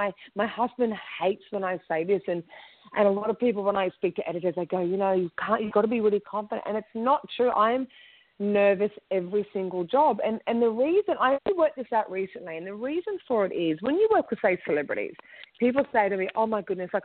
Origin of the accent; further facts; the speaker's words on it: Sydney, New South Wales, Australia; now in Sydney, Australia; I'm from Sydney, Australia, but I do work quite a little bit in New York and a little bit in Paris and a little bit here, a little bit there.